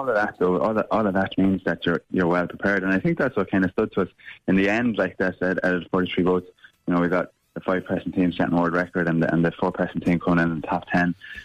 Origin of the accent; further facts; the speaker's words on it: Dundalk, Leinster, Ireland; I'm from just outside Dundalk